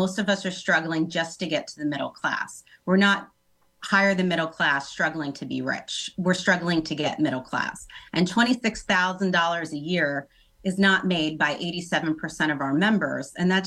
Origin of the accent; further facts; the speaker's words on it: Philadelphia, Pennsylvania, United States; I would say, so I'm from Philly